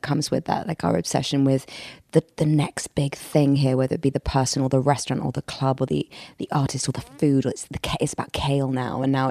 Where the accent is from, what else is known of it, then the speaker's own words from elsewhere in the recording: London, United Kingdom; I think I've definitely still experienced growing up in London.